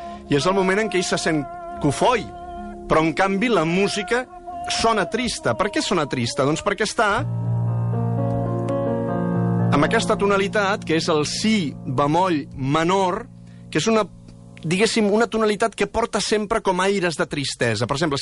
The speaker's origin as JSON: {"language": "Catalan", "town": "Cardona", "region": "Catalonia", "country": "Spain", "said": "jo mateix sóc de poble, sóc de Cardona"}